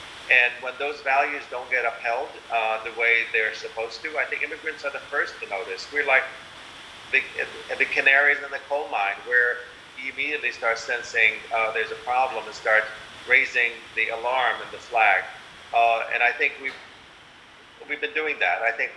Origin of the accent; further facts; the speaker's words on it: Iraq; I come from the Middle East, from Iraq specifically.